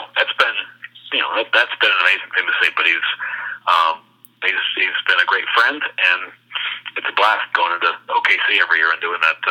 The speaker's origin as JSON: {"language": "English", "region": "New York", "country": "United States", "tie": "born or raised there", "said": "I was a Bob Backlund kid, and, growing up in New York."}